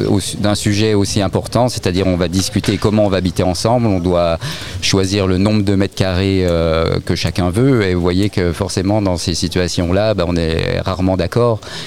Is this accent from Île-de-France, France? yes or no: no; Bourgogne-Franche-Comté, France; Et nous venons de Franche-Comté. Donc ça change, hein. On n'est pas si loin de l'Italie.